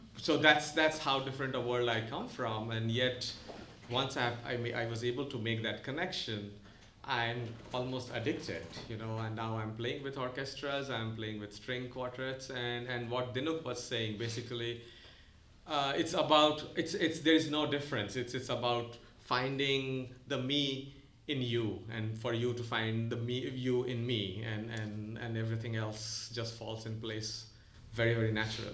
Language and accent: English; Patna, Bihar, India; Well, I grew up in India, in a small city called Patna.